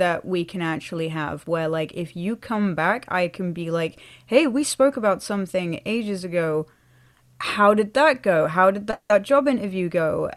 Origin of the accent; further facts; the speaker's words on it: Norwich, East of England, United Kingdom; I am a musician from the Norfolk and Norwich area.